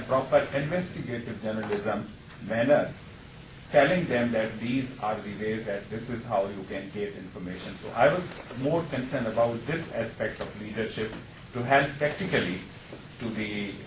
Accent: Pakistan; English is a second language; now in United States; one of the reasons that I am here from Pakistan

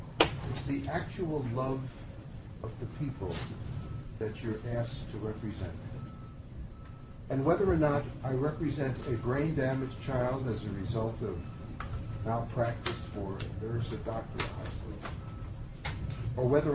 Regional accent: New Jersey, United States; I'm from New Jersey, and I tried cases in New York and New Jersey.

